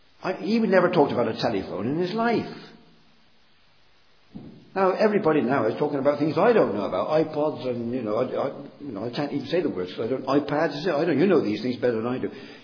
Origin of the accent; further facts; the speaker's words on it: Bristol, South West England, United Kingdom; I come from Bristol, you see, and the word dap is a very potent word in the Bristol area, very local.